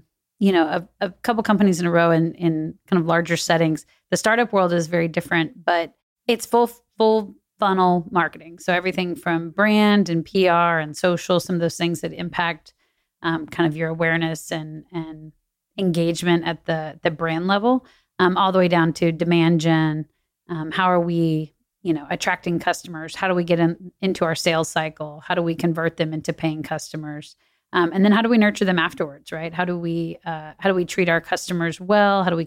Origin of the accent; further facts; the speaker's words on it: New Braunfels, Texas, United States; also born or lived in Chicago; now in Austin, United States; We were in Chicago. I was from Texas. My husband's from New York.